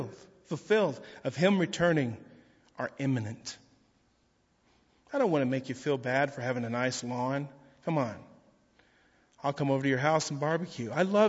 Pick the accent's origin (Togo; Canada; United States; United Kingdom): United States; Texas; excuse me, I'm from Texas.